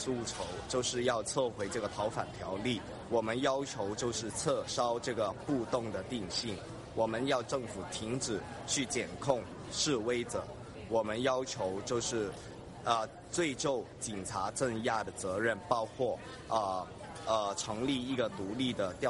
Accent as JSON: {"language": "Chinese", "country": "Hong Kong", "said": "我们香港人是对民主、自由、人权、法治这些价值的坚持。"}